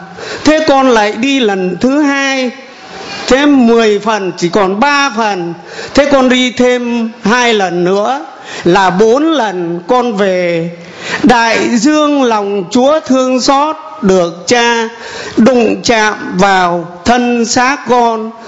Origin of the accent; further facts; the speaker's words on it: Haiphong, Vietnam; also born or lived in southern Vietnam; con sinh ra và lớn lên tại Hải Phòng, nếu Chúa không gìn giữ con thì con thành thật với cộng đoàn là con xử như năm cam. Bởi vì con ở tù, ở tội, cho nên khi con ra tù là con không về quê. Con xin tài ngoại tại ở trong miền Nam này.